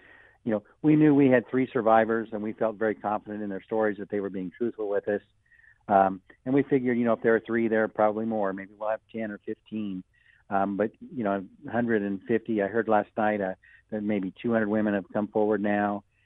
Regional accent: Le Roy, Illinois, United States; I grew up in McLean County, Leroy, and I'm a big fan.

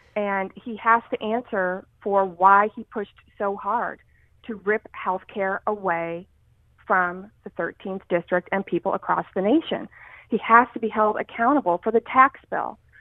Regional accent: Springfield, Illinois, United States; My roots are very deep right here in the 13th district, born and raised in Springfield. I've raised my own family here.

